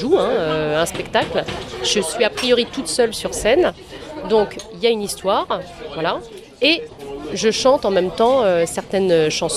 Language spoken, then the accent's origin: French; Quimper, Brittany, France; je suis née à Quimper. J'ai toute ma famille à Brest.